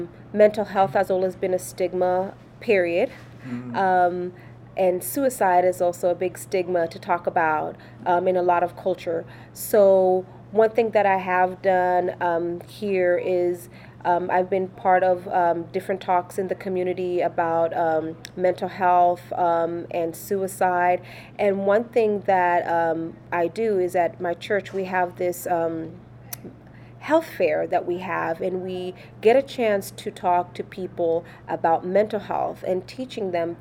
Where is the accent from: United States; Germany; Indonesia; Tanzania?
Tanzania; when I'm with Tanzanians, they're like, "You speak Swahili very well. We see that you're struggling in certain words, but you speak very well." But when I speak English, they don't even know that I'm Tanzanian.